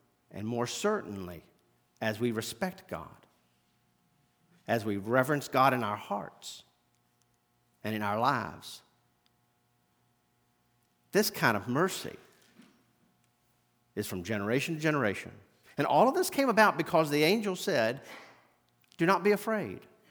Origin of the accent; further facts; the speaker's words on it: Front Royal, Virginia, United States; Growing up in Front Royal in the Shenandoah Valley, I've seen the Shenandoah come over its banks.